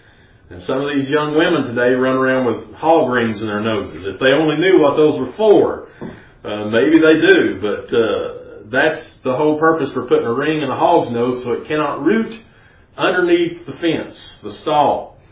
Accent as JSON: {"language": "English", "region": "Tennessee", "country": "United States", "tie": "born or raised there", "said": "growing up in East Tennessee like I did, I was raised on a kind of a farm."}